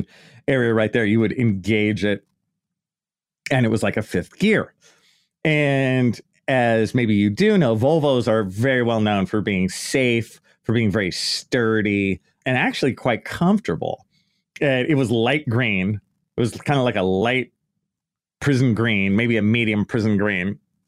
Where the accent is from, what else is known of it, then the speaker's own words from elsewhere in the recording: Oakland, California, United States; also born or lived in Santa Barbara / Los Angeles; I grew up in the East Bay area, right? So in kind of the Oakland area.